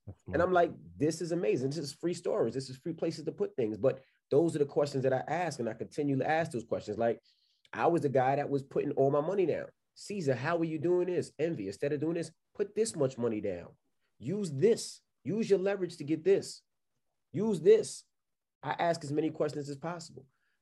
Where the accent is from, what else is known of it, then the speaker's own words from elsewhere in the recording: Queens, New York, United States; I'm from Queens, New York.